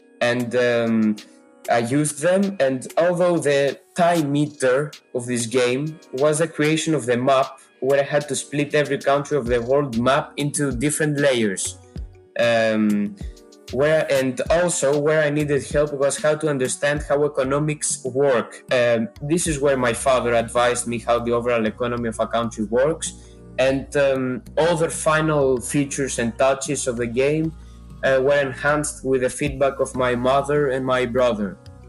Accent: Greece; I come from Greece. I live in Athens and I recently turned 16 years old.

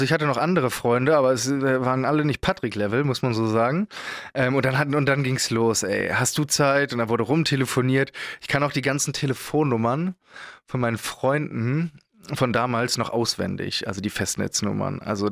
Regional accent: Braunschweig, Lower Saxony, Germany; Bei uns in Braunschweig, wo ich herkomme

